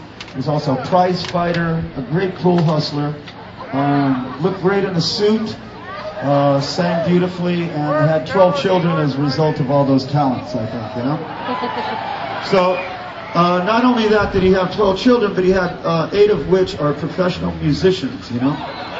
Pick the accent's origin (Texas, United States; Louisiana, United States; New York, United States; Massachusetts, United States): Texas, United States; Austin; I'm from Austin, Texas.